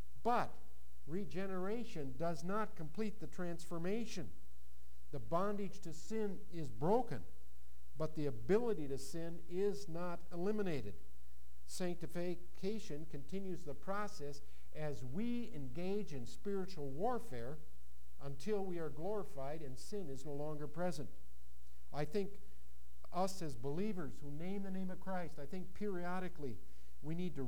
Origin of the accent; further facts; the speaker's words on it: Wilmer, United States; I'll never forget a church I attended growing up in Wilmer.